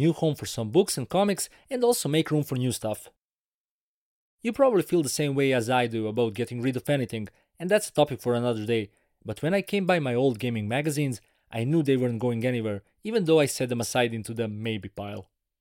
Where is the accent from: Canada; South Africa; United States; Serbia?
Serbia; as I grew up in Serbia, it never reached me.